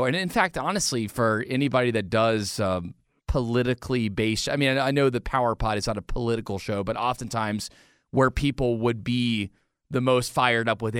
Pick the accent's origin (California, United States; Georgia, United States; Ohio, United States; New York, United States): Georgia, United States; Atlanta; I grew up in Atlanta. I love the Falcons.